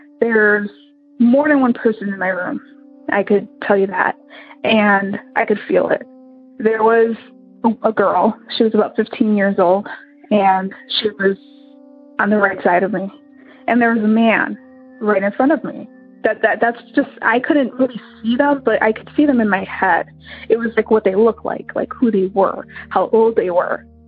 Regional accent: Illinois, United States; I am from Illinois.

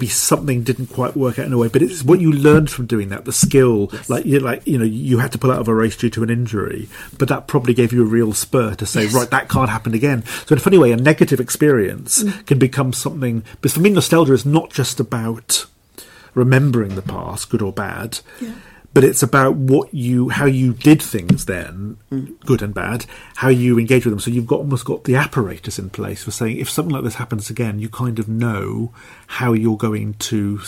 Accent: Cardiff, Wales, United Kingdom; Because I'm from Cardiff, admittedly the suburbs, but I would hardly call myself, in when I was young, a city person.

